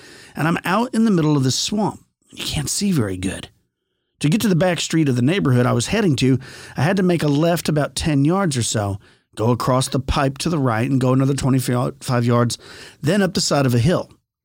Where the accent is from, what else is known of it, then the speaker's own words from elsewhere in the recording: New York, United States; I was just sitting there, 17 years old, and I'm not scared of much, especially growing up in New York.